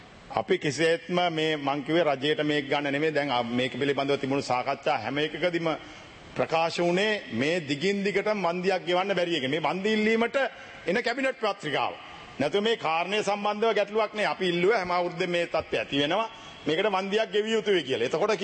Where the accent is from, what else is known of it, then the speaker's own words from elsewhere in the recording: Matara, Southern Province, Sri Lanka; මම ඉපදි මගේ තාත්තා ඉපදුනේ මාතර මගේ අම්මා ඉපදිලා තියෙන්නේ මාතර ඒ අය මම පාසල් ගියේ මාතර මම ටියුෂන් ගියේ මාතර